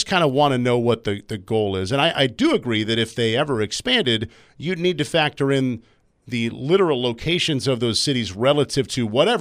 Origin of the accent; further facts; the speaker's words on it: Illinois, United States; because I grew up in Illinois